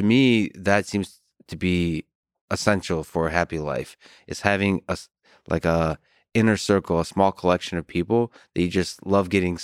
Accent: United States; I'm American through and through

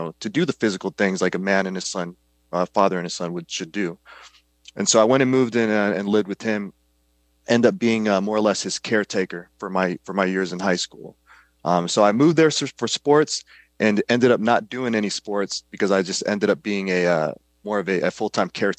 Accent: Kankakee, Illinois, United States; And I grew up there in Kankakee

